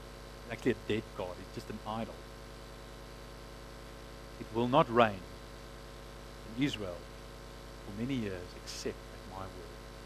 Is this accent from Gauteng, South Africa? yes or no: yes; Johannesburg, Gauteng, South Africa; I mean, I come from Joburg.